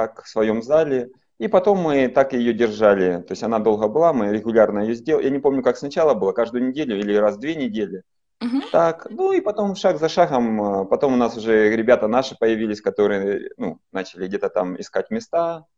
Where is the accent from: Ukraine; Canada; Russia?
Ukraine; Dnipro, Dnipropetrovsk Oblast; Так, я вообще из Днепра, из Днепропетровска, Украина.